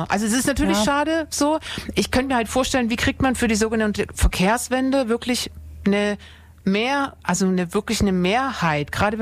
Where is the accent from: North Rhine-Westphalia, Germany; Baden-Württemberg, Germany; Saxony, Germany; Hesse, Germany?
Saxony, Germany; Dresden; Also ich bin ja in Dresden aufgewachsen